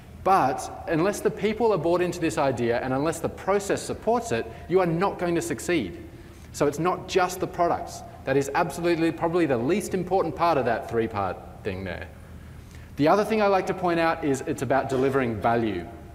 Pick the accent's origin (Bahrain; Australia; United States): Australia; also born or lived in Canada; I do all sorts of Australian stuff because I am an Australian.